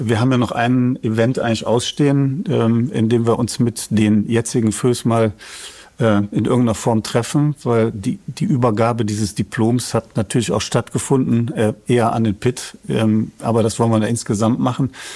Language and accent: German; Cologne, North Rhine-Westphalia, Germany; Was man als Kölner auch kennt, ist ja ne Besuch im Zoo.